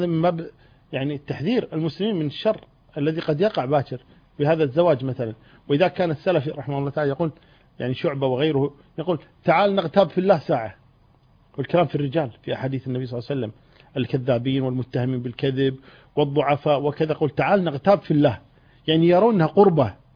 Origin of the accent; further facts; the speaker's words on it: Kuwait; إحنا نسمي عندنا بالكويت